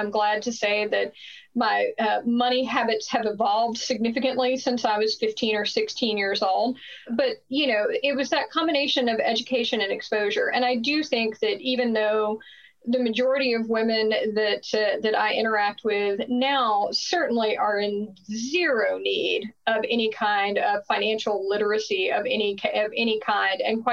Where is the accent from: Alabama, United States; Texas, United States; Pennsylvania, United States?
Alabama, United States; So I grew up in Alabama, and I grew up what I like to refer to as powdered milk poor.